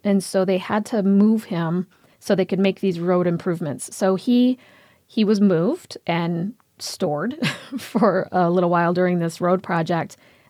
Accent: Mason, Michigan, United States; My hometown is named after him, and I think a lot of people probably don't know that the Mason, Michigan is named after Stevens T. Mason.

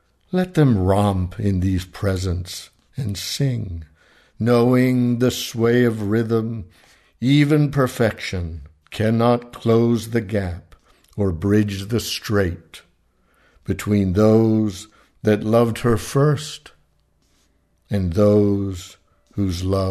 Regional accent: Pennsylvania, United States; I grew up in the Amish country of Pennsylvania, and boys were not allowed to take typing classes.

